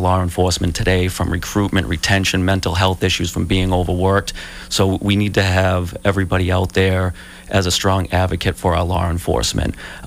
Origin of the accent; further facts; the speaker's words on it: United States; But first and foremost, I'm an American and proud to be an American